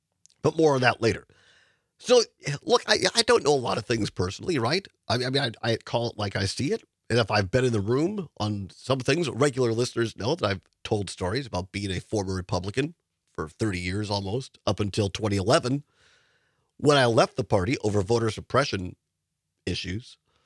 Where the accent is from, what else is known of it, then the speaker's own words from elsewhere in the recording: Richland Center, Wisconsin, United States; I grew up in Richland Center with Andrew Hitt. I know his family. His mom was my babysitter. His dad was my algebra teacher. Our parents knew each other from church.